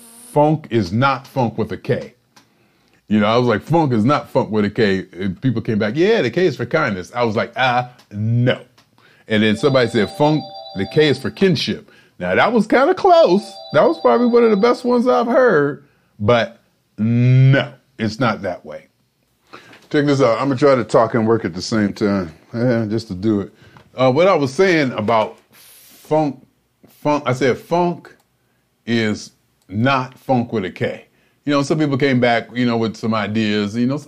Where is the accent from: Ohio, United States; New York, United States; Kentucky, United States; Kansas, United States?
Ohio, United States; Boardman; Boardman, Ohio. Got doggone master suite with high speed internet, working from home, doing what I do in my hometown.